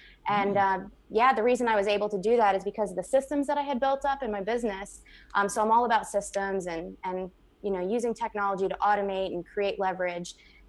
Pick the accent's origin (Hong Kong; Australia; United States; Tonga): United States; North Carolina; now in Florida, United States; Where I'm from North Carolina.